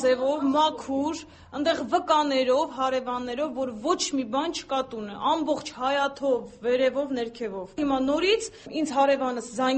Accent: Yerevan, Armenia; արտաշացի չենք, մենք Երևանից ենք։

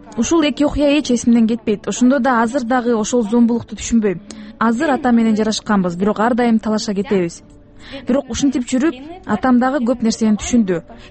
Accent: Tokmok, Chuy Region, Kyrgyzstan; Мен биринчиден дунганмын. Дунгандар кыргыздарга караганда салт туурак келет. 7 жашыма чейин токмокто өскөм. Менин атам Казакстанда төрөлгөн, ал эми чоң атам менен чоң энем Казакстанга Кытайдан качып келишкен.

